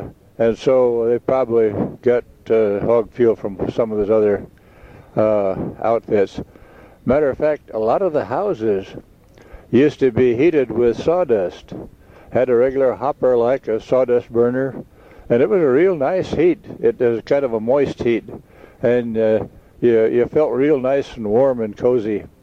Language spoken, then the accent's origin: English; Forest Grove, Oregon, United States; I grew up there around Forest Grove